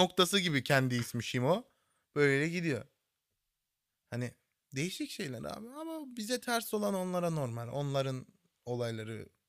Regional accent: Germany; Hani doğma büyüme Almanyalı olsam da hani kan çekiyor oraya.

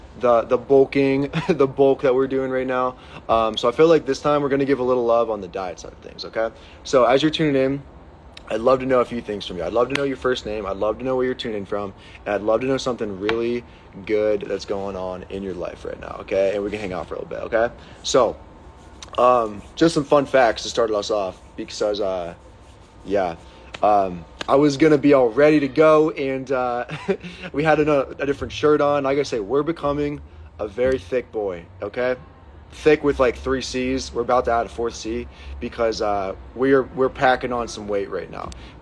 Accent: Pittsburgh, Pennsylvania, United States; I am from Pittsburgh

